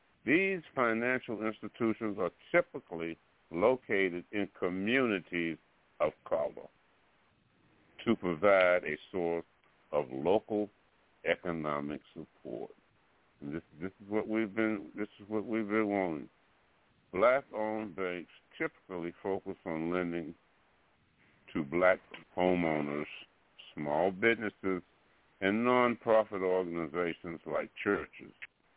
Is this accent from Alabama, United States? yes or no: yes; Alabama, United States; Okay, my home state, Alabama, we have a bank called Alamerica Bank